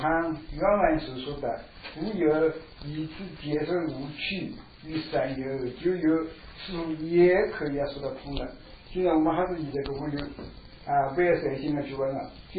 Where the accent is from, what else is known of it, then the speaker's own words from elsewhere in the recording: China; 所以我们中国人说历经在史啊。